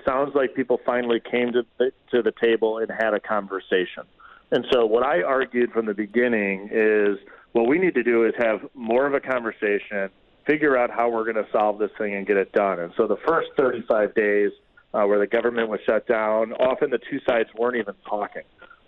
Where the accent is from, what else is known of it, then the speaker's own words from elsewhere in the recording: Janesville, Wisconsin, United States; I spent the last 10 years working in the manufacturing sector in Wisconsin and near my hometown of Janesville.